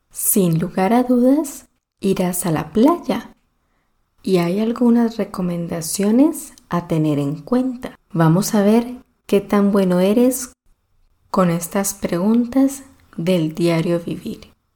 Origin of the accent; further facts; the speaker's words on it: Colombia; Si estás espacialmente ubicado en Colombia, voy a lanzarte esta pregunta. ¿Qué país, inmenso en extensión selvática y fronterizo con mi país, tiene una de las mejores playas?